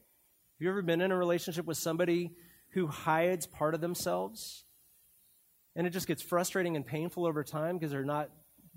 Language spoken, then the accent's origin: English; Colorado, United States; born there; also born or lived in Montana; So I was born in Colorado, and when the fall hits and you start seeing the cold air, it's amazing.